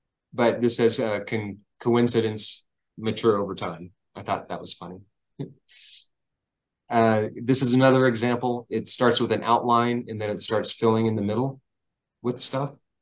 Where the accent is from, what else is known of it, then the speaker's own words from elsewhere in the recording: Texas, United States; but I grew up in Texas. And a lot of that culture is still well within my bones.